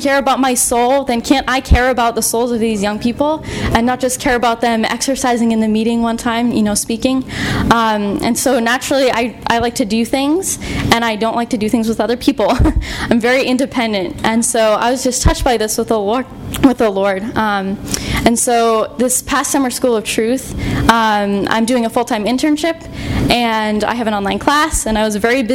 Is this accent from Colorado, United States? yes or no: yes; Denver, Colorado, United States; from Denver, Colorado.